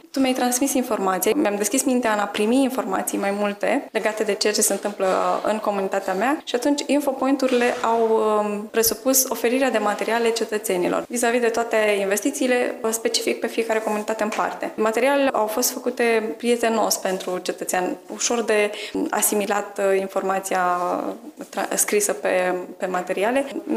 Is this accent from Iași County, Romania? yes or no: yes; Iași, Iași County, Romania; Important a fost pentru noi, ca ieșeni